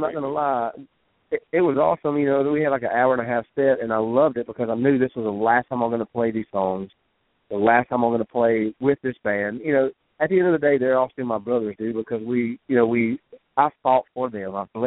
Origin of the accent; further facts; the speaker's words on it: Vidalia, Louisiana, United States; now in Natchez, United States; every year I had this big hometown throwdown show in my hometown of Vidalia, Louisiana, where I'm from. I live in Natchez, Mississippi, but it's just across the bridge, you know.